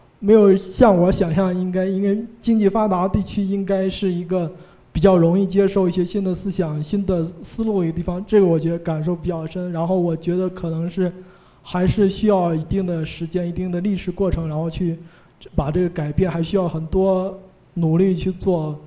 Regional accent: Henan, China; 就是我是河南人，然后她第一次到河南开会嘛

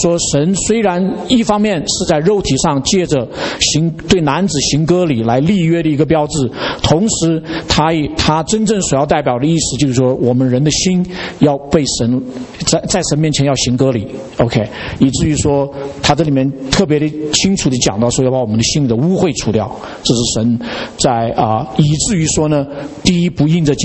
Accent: China; 然后他因为我们是中国人

